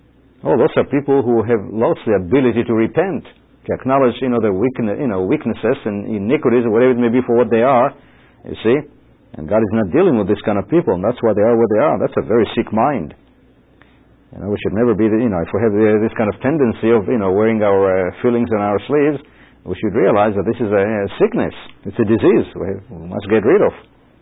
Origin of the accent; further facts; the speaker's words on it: Israel; I'm a Jew, understand that. I was raised in Israel